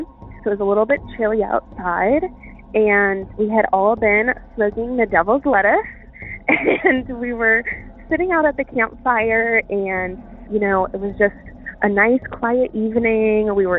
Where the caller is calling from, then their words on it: Virginia, United States; I'm calling from Virginia. This story happened in Reuther Glen, Virginia.